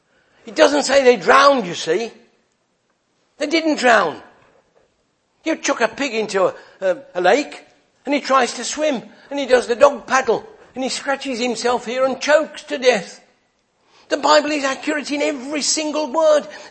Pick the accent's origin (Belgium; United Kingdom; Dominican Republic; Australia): United Kingdom; Worcester, West Midlands; Somebody once said to me a little while ago in Worcester, my hometown in England.